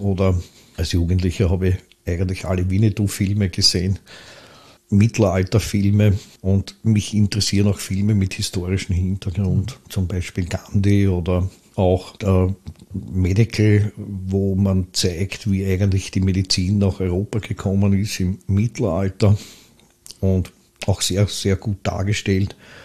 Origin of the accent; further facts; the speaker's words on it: Pressbaum, Lower Austria, Austria; ich bin aufgewachsen im Pressbaum